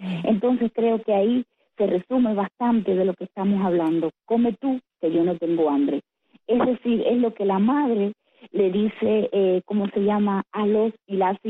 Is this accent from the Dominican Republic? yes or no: no; Cuba; como bien lo sabemos nosotras que somos cubanas, las tres que estamos hablando acá